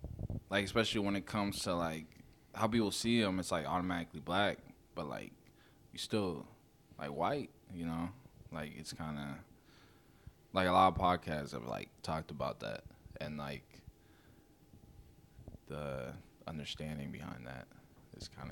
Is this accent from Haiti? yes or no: yes; Haiti; Like do the U.S. it's like a different mindset than like I'm from Haiti. It's an all black country.